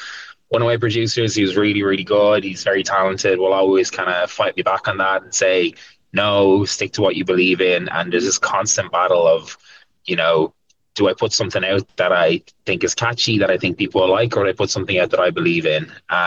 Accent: Ireland; Because us as Irish people, we love to travel.

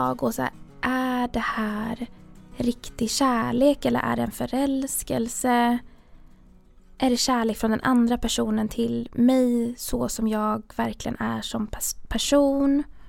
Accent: Stockholm, Stockholm County, Sweden; jag är uppväxt i Stockholm, ganska centralt. har växt upp i hela den här storstadspulsen.

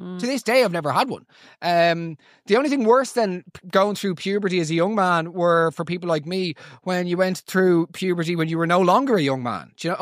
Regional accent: Ireland; Growing up in Ireland as a male

